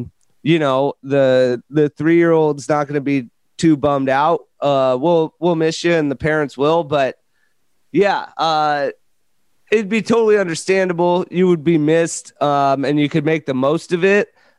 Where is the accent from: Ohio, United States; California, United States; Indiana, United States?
California, United States; Well, that was a thing when I grew up in California that apparently was not a thing in Maryland.